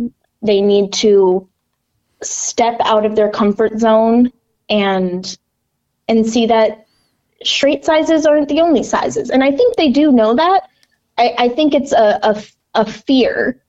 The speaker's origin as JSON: {"language": "English", "town": "Rochester", "region": "Minnesota", "country": "United States", "tie": "born or raised there", "said": "I'm from Rochester, Minnesota, and I grew up in this insanely healthy community where health was pushed and pushed and pushed"}